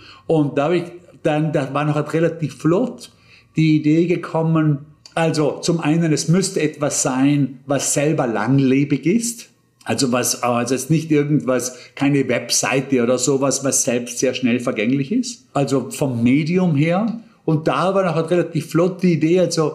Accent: Bregenz, Vorarlberg, Austria; ist in Bregenz nicht viel anders, wo ich aufgewachsen bin

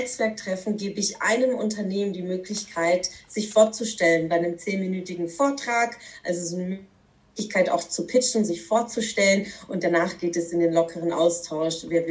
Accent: Baden-Württemberg, Germany; now in Karlsruhe, Germany; auch wenn ich nicht gebürtig jetzt aus dieser Ecke bin. Ich bin eigentlich Schwäbin, bin zugezogene Karlsruherin seit 10 Jahren, aber ich mag diese Region unglaublich gerne.

